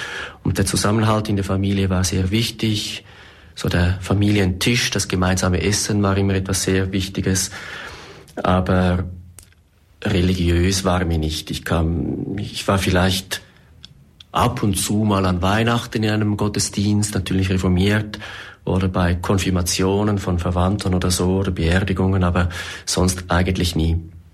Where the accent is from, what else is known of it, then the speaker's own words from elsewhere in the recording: Zurich, Switzerland; born there; Ich bin 1966 in Zürich geboren, als viertes von vier Kindern.